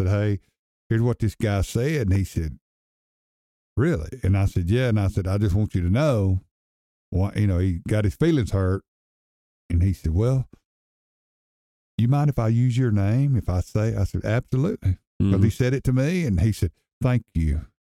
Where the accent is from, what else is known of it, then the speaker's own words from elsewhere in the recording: East Gadsden, Alabama, United States; Like, growing up in East Gadsden, we didn't have nothing.